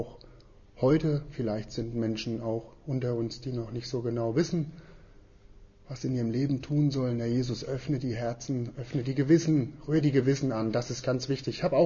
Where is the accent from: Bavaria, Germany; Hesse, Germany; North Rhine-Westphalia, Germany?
Hesse, Germany; Frankfurt; ich bin als ein Einzelkind geboren und aufgewachsen bei uns in Frankfurt in einem guten Elternhaus